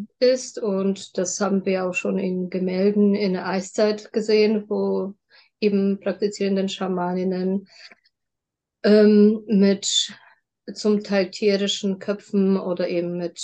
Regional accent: Poland; now in Frankfurt, Germany; ich komme aus Frankfurt, bin 44 Jahre alt, komme ursprünglich aus Polen

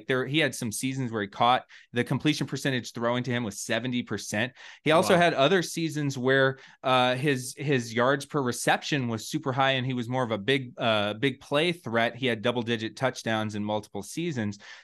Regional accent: Atlanta, Georgia, United States; because I grew up in Atlanta, I went to one of the 99 Rams versus Falcons games

